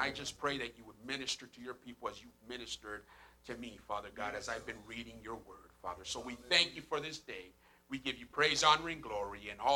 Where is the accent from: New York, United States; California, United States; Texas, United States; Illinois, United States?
California, United States; Fontana; I grew up there in Fontana, got into some trouble towards my high school years